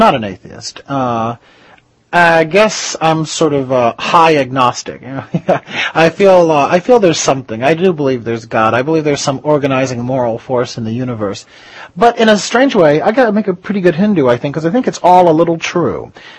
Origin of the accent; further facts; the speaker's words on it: the South, United States; and of course I grew up in the South, so I'm used to these people.